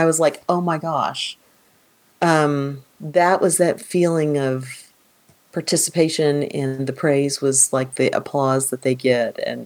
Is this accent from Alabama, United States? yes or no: no; Kansas, United States; also born or lived in Missouri / Texas; I grew up in Kansas and Missouri where, of course, you have beans in your chili. And then I came to Texas